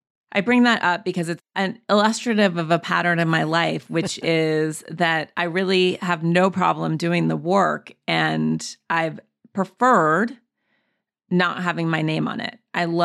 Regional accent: Montana, United States; I grew up in Montana in the woods.

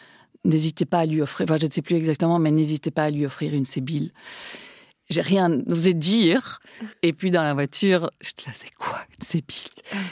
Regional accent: Spain; Parce que je suis espagnole, pardon.

